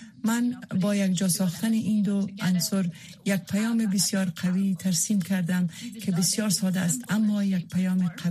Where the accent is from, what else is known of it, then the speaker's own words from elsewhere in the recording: Afghanistan; moved away; خاطرات شکننده من پس از آنکه افغانستان را در 1996 ترک کردم